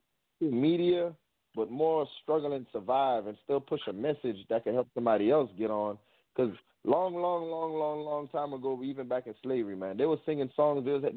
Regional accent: Miami, Florida, United States; I grew up in Little Haiti, so the whole thing about it is when I was a shorty, it was a lot of crimes

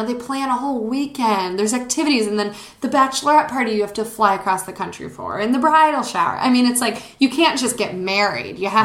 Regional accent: Wisconsin, United States; I mean, like, I come from Wisconsin, and I'd like to think I'm kind of cool.

